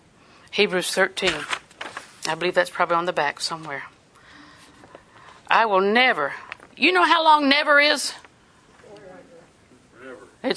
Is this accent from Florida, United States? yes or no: yes; Auburndale, Florida, United States; Polk County, stick shift. I'm from Auburndale.